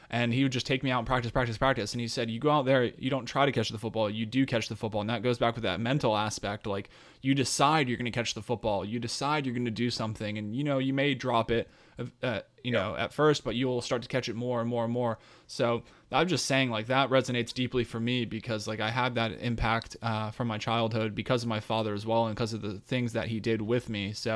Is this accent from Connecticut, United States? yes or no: no; Woodland Park, Colorado, United States; also born or lived in New Jersey; And I was born in Jersey, but I was raised in Colorado, out in Woodland Park, Colorado.